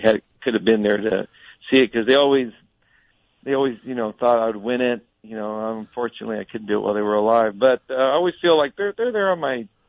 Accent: Nogales, Arizona, United States; growing up in Nogales there in a small town, and my dad loved the horses.

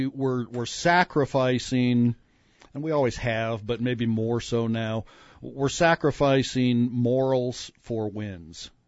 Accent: Cornville, Arizona, United States; I see people from my hometown, Cornville, Arizona.

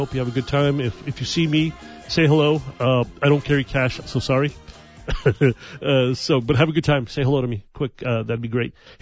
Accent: Santa Fe, New Mexico, United States; I grew up in the Del Bellamy area in Santa Fe, New Mexico.

